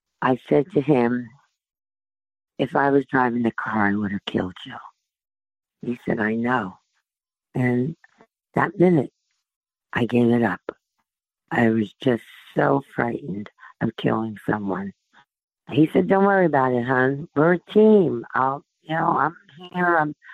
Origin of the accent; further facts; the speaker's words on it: New Jersey, United States; moved away as an adult; now in Myrtle Beach, United States